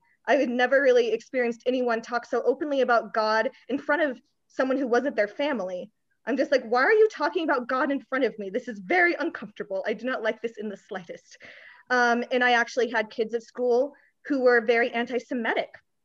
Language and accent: English; United Kingdom; now in United States; I'm British, so I've had a lot of issues being in America, being British.